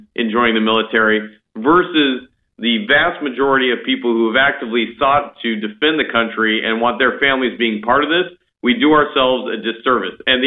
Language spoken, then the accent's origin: English; Iowa, United States; you and I are from flyover country, but it was in flyover country in my home state of Iowa that we trained the first African-American soldiers as officers.